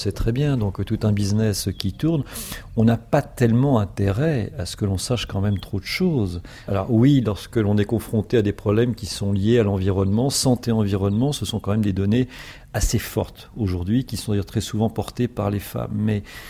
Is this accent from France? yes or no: yes; France; Si nous revenons donc chez nous en France